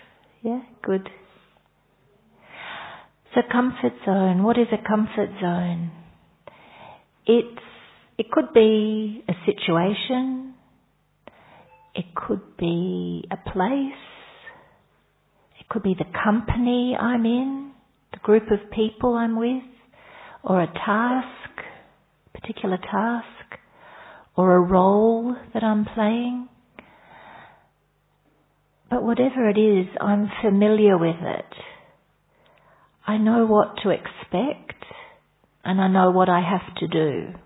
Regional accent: Australia; from Australia, and I live in the Blue Mountains Retreat Center.

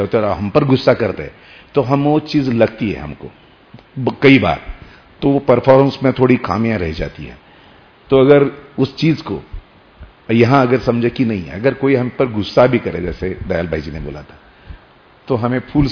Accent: Pune, Maharashtra, India; मैं पूना से हूं

